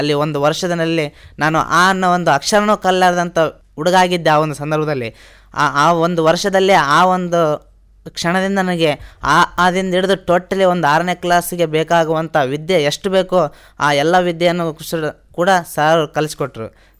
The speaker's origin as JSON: {"language": "Kannada", "town": "Yarigera", "region": "Karnataka", "country": "India", "tie": "born or raised there", "said": "ನಮ್ಮೂರು ಯರಿಗೆರ."}